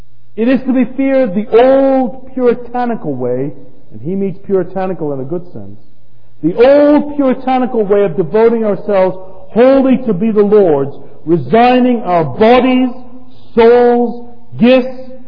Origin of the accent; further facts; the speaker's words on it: England, United Kingdom; growing up in England with shorts regularly worn